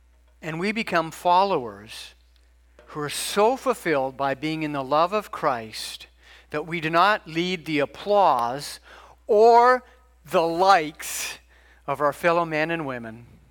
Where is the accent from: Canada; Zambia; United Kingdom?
Canada; Ontario; Growing up in Canada at a certain time, it was just in the air. It was said at public meetings. It was said at my high school all the way until grade 13 in the late 70s in Ontario.